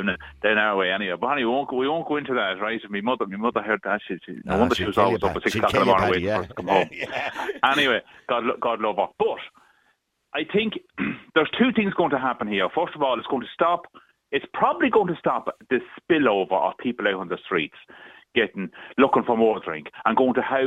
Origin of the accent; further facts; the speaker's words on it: Ulster, Ireland; I'm from County Cavan, right?